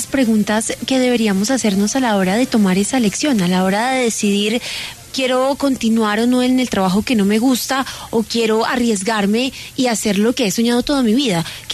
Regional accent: Colombia; now in United States; yo vivo en los Estados Unidos y resulta que pese a que soy colombiana

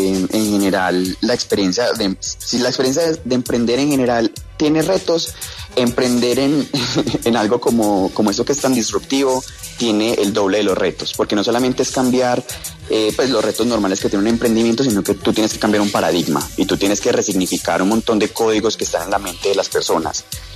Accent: Colombia; me he dado cuenta que igual es algo que hace parte de nuestro ADN como colombianos y como latinos.

